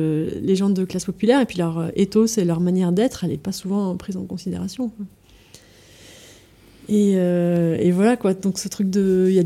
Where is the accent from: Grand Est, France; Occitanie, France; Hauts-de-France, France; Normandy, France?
Hauts-de-France, France; Lille; moi, j'ai eu les mêmes échos à Lille, parce que je viens de Lille.